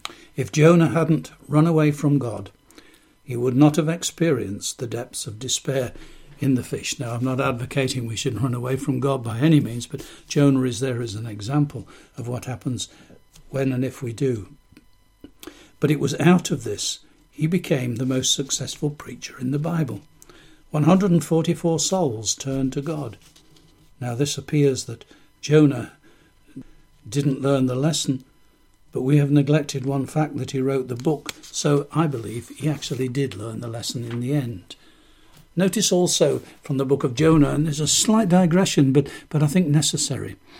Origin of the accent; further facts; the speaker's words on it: East Midlands, United Kingdom; accent: Lincolnshire; That's my Lincolnshire thing. I said, "Lord, I'm just from Lincolnshire. Nobody from the Fens became a preacher."